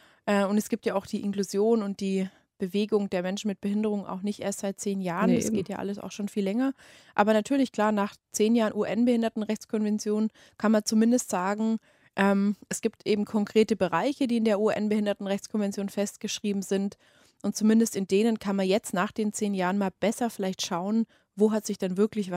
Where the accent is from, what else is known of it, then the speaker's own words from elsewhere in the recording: Baden-Württemberg, Germany; born there; weil ich wohne selber in Bayern und komme ja aber gebürtig aus Baden-Württemberg